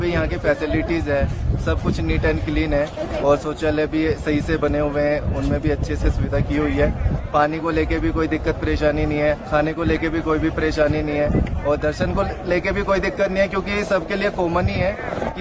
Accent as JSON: {"language": "Hindi", "town": "Gurgaon", "region": "Haryana", "country": "India", "said": "और मैं गुड़गांव से आया हूँ।"}